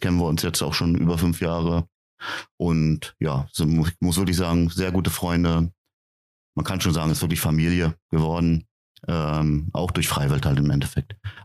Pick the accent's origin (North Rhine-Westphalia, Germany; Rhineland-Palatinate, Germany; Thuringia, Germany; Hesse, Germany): Hesse, Germany; wir sind alle aus Hessen